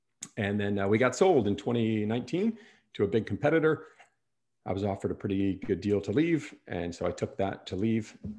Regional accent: Wisconsin, United States; I grew up in Wisconsin, which is the middle of America, a little north of Chicago for a reference point.

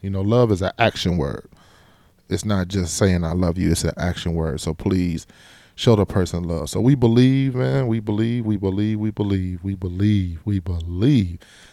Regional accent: Ohio, United States; So I am from Ohio, so Ohio doesn't have a team.

